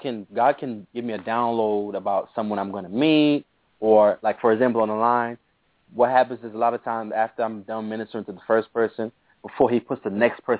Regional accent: New York City, New York, United States; Well, me, I was born and raised in New York City. Currently, I'm in Canada right now.

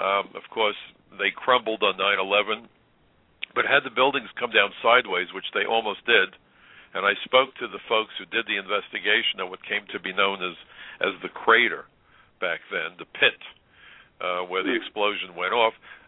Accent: New York City, New York, United States; I'm a New Yorker, and whites are in the minority in New York City.

